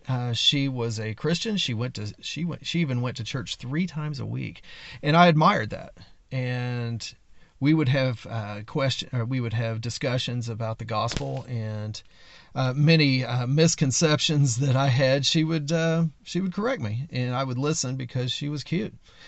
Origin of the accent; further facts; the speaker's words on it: Charlestown, Indiana, United States; I grew up in Charlestown, Indiana, a few miles north of Emmanuel. I grew up in a very traditional home.